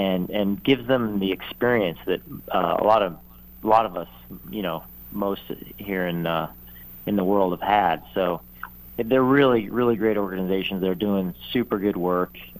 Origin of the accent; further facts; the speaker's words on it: Montana, United States; now in Sonoma County, United States; Yeah, I came here from Montana. I was a professional cyclist.